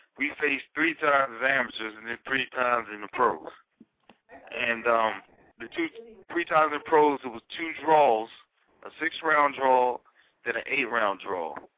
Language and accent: English; Maryland, United States; Where I grew up at on the Eastern Shore in Maryland, there was no boxing around.